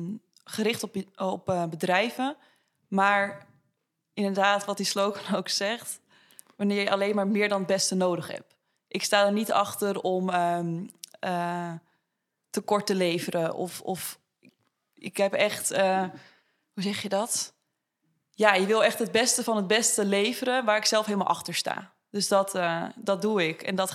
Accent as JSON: {"language": "Dutch", "town": "Aalsmeer", "region": "North Holland", "country": "Netherlands", "said": "Aalsmeer."}